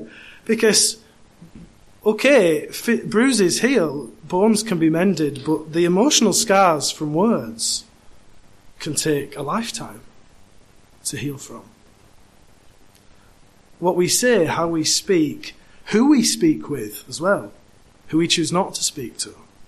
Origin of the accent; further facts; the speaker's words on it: United Kingdom; and typically, I think as British people, if you've been abroad, we tend to fall into one or two categories.